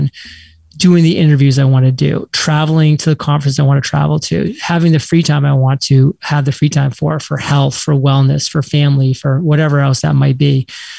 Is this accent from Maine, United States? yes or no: yes; Maine, United States; So just to set the record straight, I am born and raised in Maine, which is part of New England.